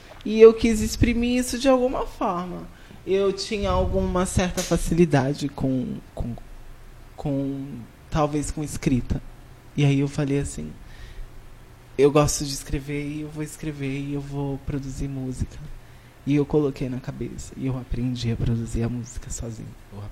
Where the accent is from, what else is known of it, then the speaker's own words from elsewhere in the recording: Guarujá, São Paulo, Brazil; eu vim do morro, eu sou da Cachoeira, lá do Guarujá, de uma periferia.